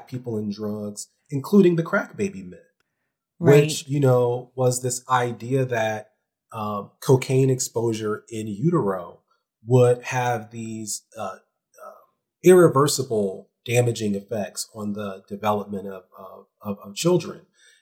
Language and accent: English; Ohio, United States; You know, I'm also from Ohio.